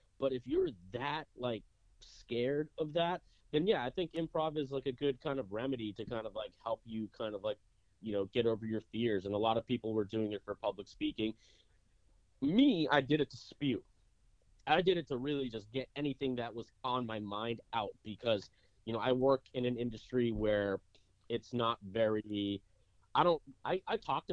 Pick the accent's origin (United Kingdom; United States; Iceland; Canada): Canada; Toronto, Ontario; I'm not from here originally. I'm from Toronto.